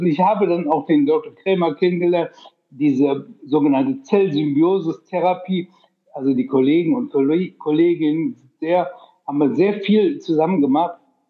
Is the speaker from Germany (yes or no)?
yes; Rhineland, Germany; accent: Rhenish; ich komme aus dem Rheinland. Also es gibt ja Mitochondrien, manche sagen das, und ich sage Mitochondrien, weil wir einfach so einen rheinischen Slang haben.